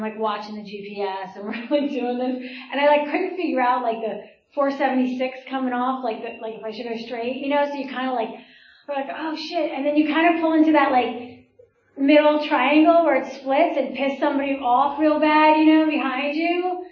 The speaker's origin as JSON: {"language": "English", "region": "New Jersey", "country": "United States", "tie": "born or raised there", "said": "And I grew up in Jersey."}